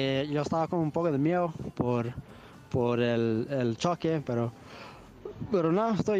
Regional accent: Australia; Spanish is a second language; moved away; also born or lived in United States / Costa Rica; No, yo soy de Australia.

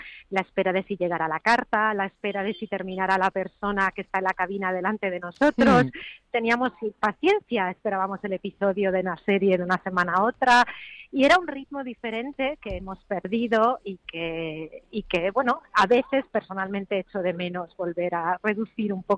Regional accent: Spain; moved away; Yo me fui de España muy jovencita y también pasaba los veranos fuera de España

